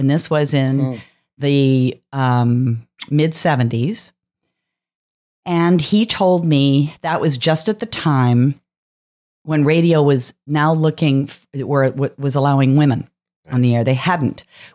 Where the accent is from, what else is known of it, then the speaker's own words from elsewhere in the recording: Boulder, Colorado, United States; I grew up in Boulder, Colorado.